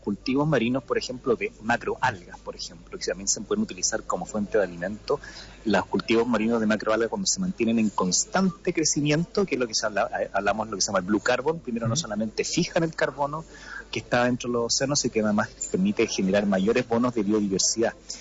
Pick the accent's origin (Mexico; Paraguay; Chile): Chile; tú estás en España, yo soy chileno